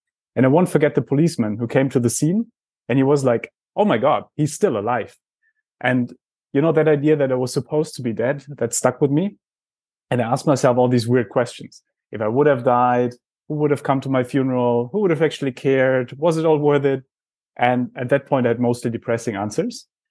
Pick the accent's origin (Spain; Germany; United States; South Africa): Germany; Heidelberg, Baden-Württemberg; Well, I grew up in Heidelberg and I used to be that rebellious teenager.